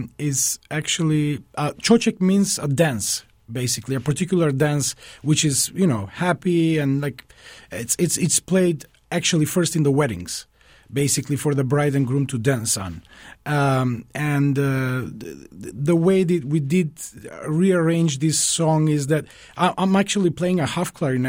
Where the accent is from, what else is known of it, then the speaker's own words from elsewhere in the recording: North Macedonia; I was born and raised in Macedonia. And I come from a musical family, so I grew up with a lot of folk music.